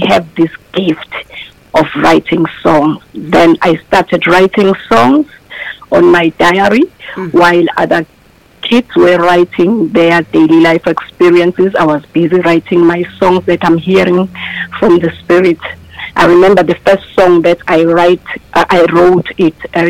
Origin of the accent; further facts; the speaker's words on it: Empangeni, KwaZulu-Natal, South Africa; English is a second language; Well, it all began at church in my hometown, Empangeni, where I was born.